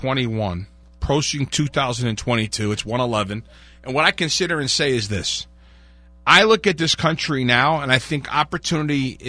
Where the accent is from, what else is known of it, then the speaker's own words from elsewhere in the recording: New Jersey, United States; Well, I'm 60. I was raised in New Jersey. My family had businesses in the Bronx